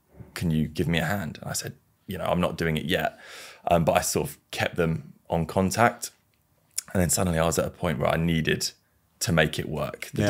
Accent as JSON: {"language": "English", "town": "Maidstone", "region": "South East England", "country": "United Kingdom", "said": "so I'm from Maidstone. I zoomed into Maidstone and I saw there were, say, 200 Airbnbs."}